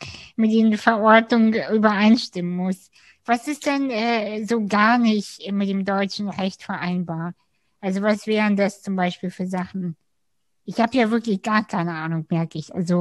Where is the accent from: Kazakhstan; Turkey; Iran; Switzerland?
Kazakhstan; ich bin ursprünglich aus Kasachstan